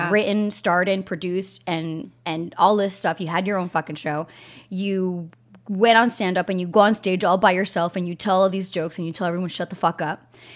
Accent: East Coast, United States; and I'm from Colombian heritage, and I grew up in the East Coast.

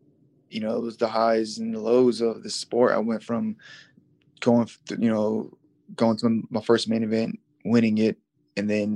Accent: New England, United States; I'm coming from New England and coming to Vegas, and I'm like, I'm dry.

